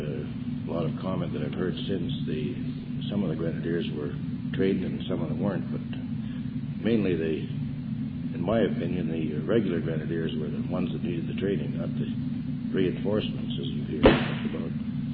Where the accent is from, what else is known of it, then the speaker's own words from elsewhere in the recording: Russell, Manitoba, Canada; born there; I was born in Russell, Manitoba, of Anglo-Saxon parents.